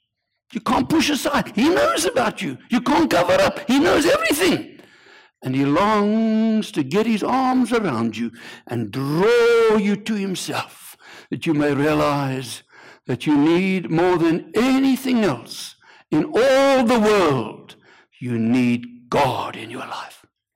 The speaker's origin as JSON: {"language": "English", "country": "South Africa", "said": "I come from South Africa."}